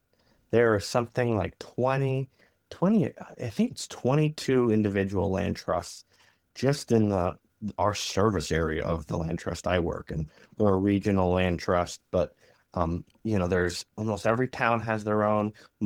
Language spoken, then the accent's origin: English; Pennsylvania, United States; So when I grew up, I grew up in Southeast Pennsylvania in Amish country, and I had not heard of a land trust until I was in my first job out of college.